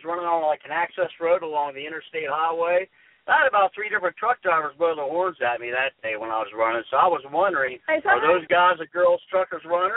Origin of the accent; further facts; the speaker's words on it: Athens, Ohio, United States; Athens, Ohio, down there by Ohio University.